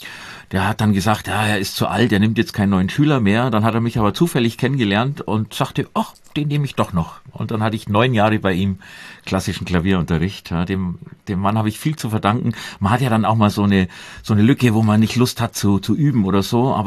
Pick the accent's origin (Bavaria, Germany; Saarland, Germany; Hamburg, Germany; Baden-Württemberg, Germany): Bavaria, Germany; Ich bin da am Land aufgewachsen, östlich von Nürnberg in der Oberpfalz